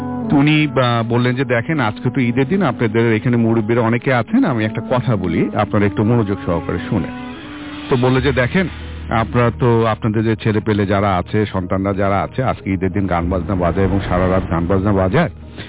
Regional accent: Tangail, Dhaka Division, Bangladesh; সেটা আমার হোমটাউন, যেটা আমার হোমটাউন টাঙ্গাইল।

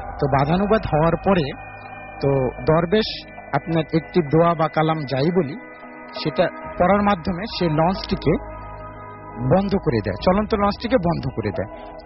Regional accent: Mirpur, Dhaka Division, Bangladesh; Paschim শাহরপাড়া, Mirpur.

